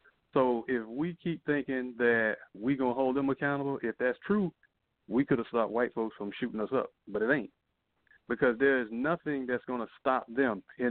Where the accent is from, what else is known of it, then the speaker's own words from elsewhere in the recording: Tallahassee, Florida, United States; I grew up in Tallahassee